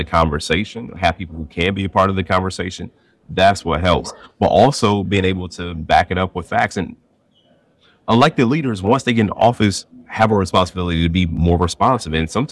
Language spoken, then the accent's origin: English; Milwaukee, Wisconsin, United States; Like I'm a product of the city. I was born in Milwaukee.